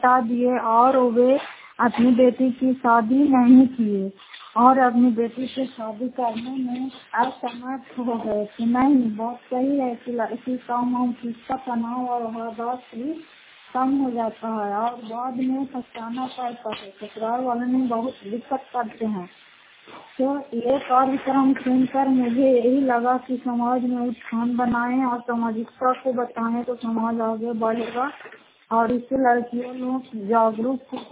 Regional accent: Fatehpur Makrauta, Bihar, India; घर फतेहपुर मकरौता जिला नालंदा कराया ब्लॉक की निवासी हूँ।

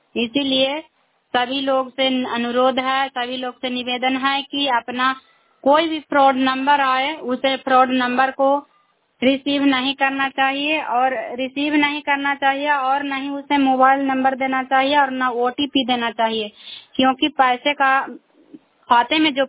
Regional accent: India; मैं cry block से belong करती हूँ।

